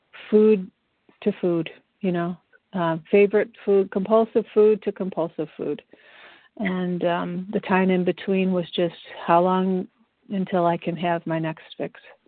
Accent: Chicago, Illinois, United States; from Chicago, a compulsive overeater, abstinent today by the grace of God and the fellowship of this program.

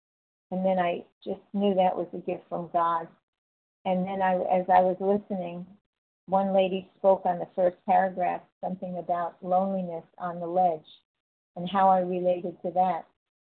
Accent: Florida, United States; Did I say I was from Florida?

